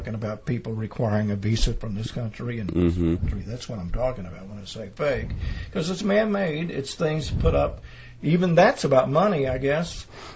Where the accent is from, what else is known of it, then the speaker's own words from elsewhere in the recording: Oklahoma, United States; really I'm from Oklahoma, I just came here to New Mexico, I came through Texas.